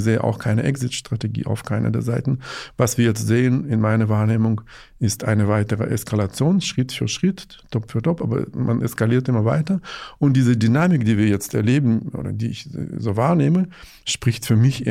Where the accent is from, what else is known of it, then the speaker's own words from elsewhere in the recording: Saint Petersburg, Russia; weil ich komme aus St. Petersburg, ich komme aus der Stadt, wo die Hälfte der russischen Elite herkommt.